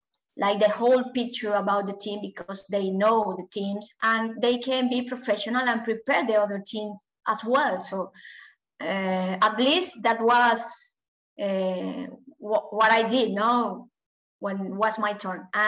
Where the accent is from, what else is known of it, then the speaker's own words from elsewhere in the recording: Venezuela; So I don't know if my accent is neutral at all, but I think it's like no one can tell if I am from Venezuela.